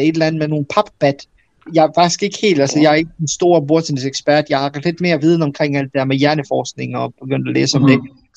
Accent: Bosnia & Herzegovina; Danish is a second language; now in Denmark; Bosnien, hvor jeg kommer fra, i Bosnien

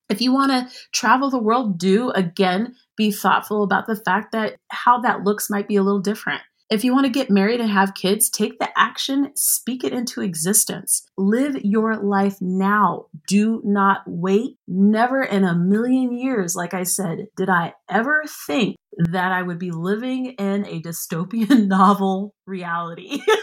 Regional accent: United States; Like, as an American, I'm in the most infected country in the world.

